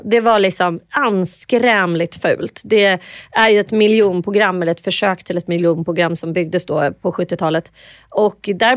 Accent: Undersåker, Jämtland County, Sweden; Min mammas hela släkt kom från Åre. Eller från Undersåker, Edsåsen, rättare sagt en liten by som ligger ett par mil utanför Åre. Och jag föddes i Åre och då bodde mina föräldrar där.

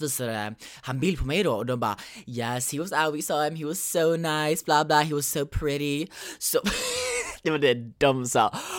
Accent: London, United Kingdom; now in United States; Alltså jag är typ inte en svensk, jag är född i USA, uppväxt i London.

